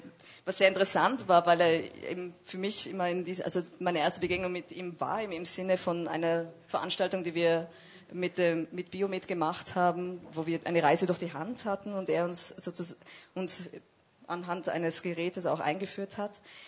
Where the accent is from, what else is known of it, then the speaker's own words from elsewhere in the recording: Tyrol, Austria; weil ich bin eigentlich auch aus Tirol, was man nicht mehr hört bei uns beiden.